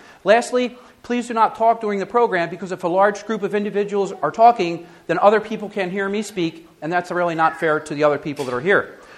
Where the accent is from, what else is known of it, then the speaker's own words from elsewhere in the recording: Pennsylvania, United States; I moved back here to Pennsylvania because, believe it or not, I was homesick. I missed my hometown.